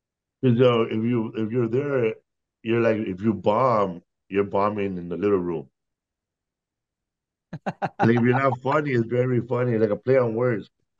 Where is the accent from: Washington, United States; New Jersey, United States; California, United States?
California, United States; because I'm from California. You know, we don't have too much soul food over here